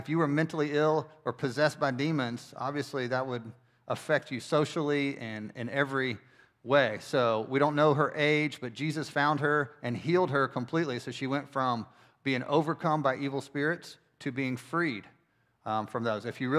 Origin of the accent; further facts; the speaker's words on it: Winston-Salem, North Carolina, United States; born there; And I'm a North Carolinian. I was born in Winston, and I didn't know what Hoop Cheese was.